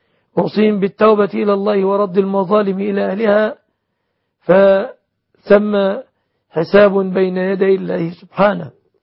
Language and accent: Arabic; Egypt; بلادنا مصر